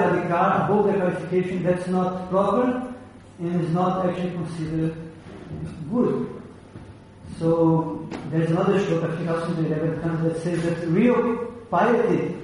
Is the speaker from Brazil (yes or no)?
yes; Brazil; I'm from Brazil, no?